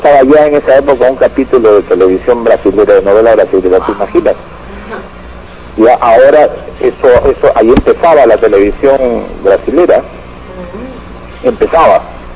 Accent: Peru; Somos los peruanos muy muy tentados a cuando tenemos algo entre las manos que es exitoso

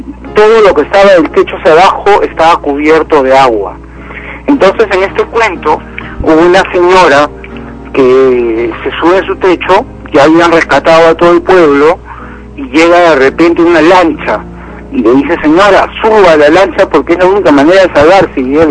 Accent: Peru; nuestro Perú deje de ser un país llamado tercermundista

